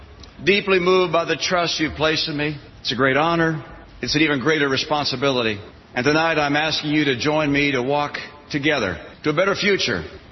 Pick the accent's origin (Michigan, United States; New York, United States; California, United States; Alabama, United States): Michigan, United States; Detroit; I grew up in Detroit in love with cars and wanted to be a car guy like my dad